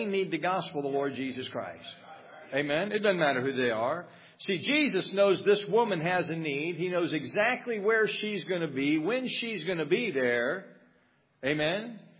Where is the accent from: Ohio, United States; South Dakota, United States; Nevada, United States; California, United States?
Ohio, United States; Dayton; I'm from Dayton, Ohio, so I'm a long way from home